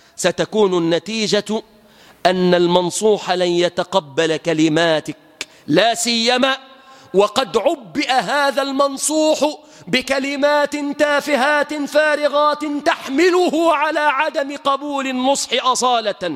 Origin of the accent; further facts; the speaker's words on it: Egypt; بلادنا مصر،